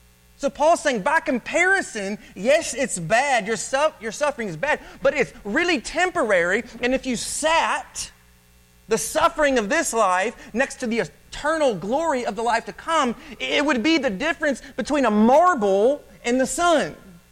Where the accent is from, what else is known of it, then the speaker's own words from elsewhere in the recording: Kentucky, United States; The church that I grew up at in Kentucky, there was a gentleman who had tunnel vision.